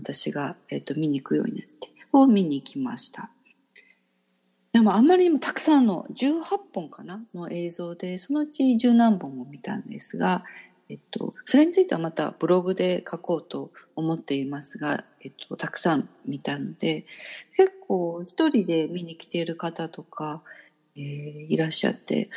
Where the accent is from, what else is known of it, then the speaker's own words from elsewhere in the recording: Kyoto, Japan; 私が京都から来たって言うと